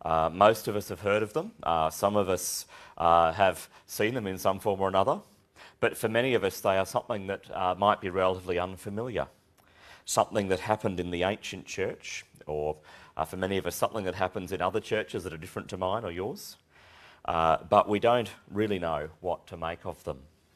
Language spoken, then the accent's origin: English; Queensland, Australia; As a Queenslander, and a proud Queenslander, I might add, I sometimes worry that here in Australia